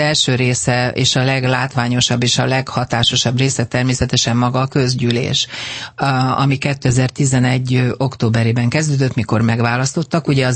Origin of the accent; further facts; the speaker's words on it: Hungary; Én természetes magyarként és európaiként érzékenyen olyan prioritásokat is megfogalmaztam